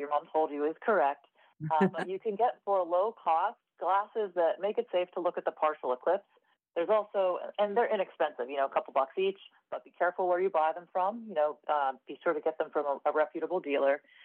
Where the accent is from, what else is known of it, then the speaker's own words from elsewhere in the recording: Pittsburgh, Pennsylvania, United States; I'm from Pittsburgh, actually.